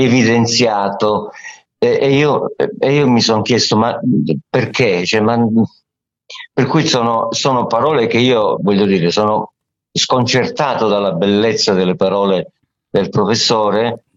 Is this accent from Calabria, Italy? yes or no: yes; Cosenza, Calabria, Italy; now in Milan, Italy; Io vivo a Milano, ma sono calabrese.